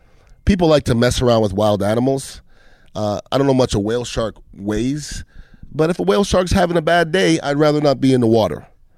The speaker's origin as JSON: {"language": "English", "town": "Montreal", "region": "Quebec", "country": "Canada", "tie": "born or raised there", "said": "I grew up in Montreal, Canada"}